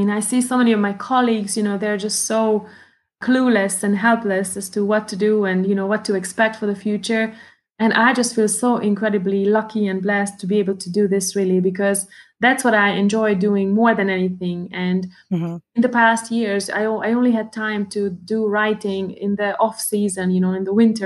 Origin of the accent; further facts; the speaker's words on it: Hungary; English is a second language; also born or lived in Târgu Mureș, Romania; So I am a Hungarian. I don't have any Romanian blood in my vein. I'm Hungarian, but I was born in Marosvásárhely, or Târgu Mureș in its Romanian name. That's where my parents lived, and we lived there. We lived in Transylvania until I was 8 years old. In 1983 was when we moved back to the motherland, to Hungary